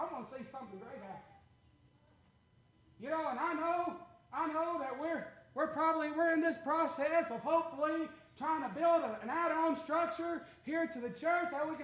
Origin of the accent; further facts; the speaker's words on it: Tennessee, United States; growing up in Macon County, Tennessee, I was in a box, okay?